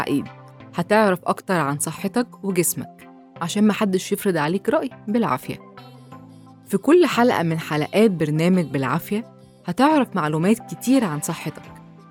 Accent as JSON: {"language": "Arabic", "country": "Egypt", "said": "الدواء ده للأسف مبهد الناس كتير ومنتشر جدا عندنا في مصر"}